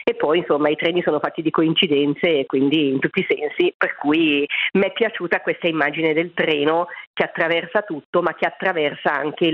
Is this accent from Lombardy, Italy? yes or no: yes; Ferno, Lombardy, Italy; Fermo. Fermo è il paese dove sorge praticamente ora il Terminal 1 di Malpensa.